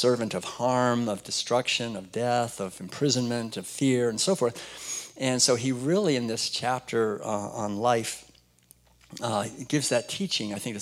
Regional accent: Concord, Massachusetts, United States; I was raised in New England, but it was actually kind of a neat place to be raised because it was Concord, Massachusetts, actually.

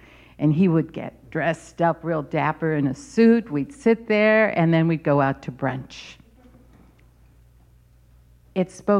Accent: San Francisco, California, United States; first language es; English is a second language; Spanish is my first language. My grandmother taught me to pray in Spanish. And I still pray in that way. It comes naturally. Growing up in San Francisco was incredible

